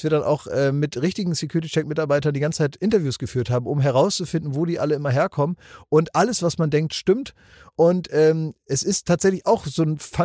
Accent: Oldenburg, Lower Saxony, Germany; weil ich in meiner Kindheit, meiner Jugend halt überall mit dem Fahrrad immer hinfahren musste. Als Oldenburger Junge

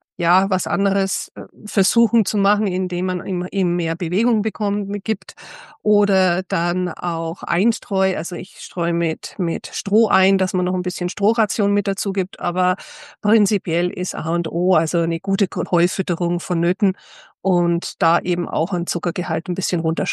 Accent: Bavaria, Germany; also ich komme aus Bayern, es ist so mein Hauptgebiet

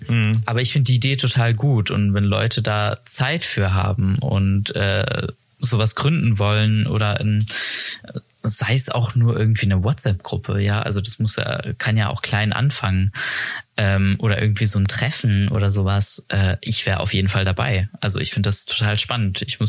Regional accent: Strasbourg, Grand Est, France; ich komme aus Straßburg. Meine Mutter ist auch Deutsche. Also ich bin auch Deutsche. Aber ich bin halt in Frankreich aufgewachsen.

